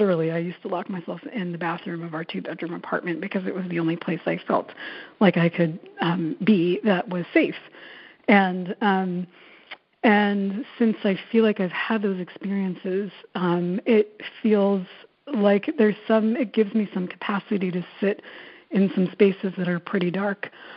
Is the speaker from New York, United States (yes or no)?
yes; New York, United States; I grew up in New York. They were the only people in our family to leave India